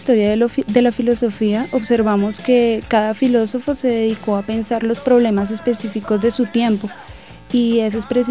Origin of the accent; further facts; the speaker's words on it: Colombia; como la nuestra, como la colombiana.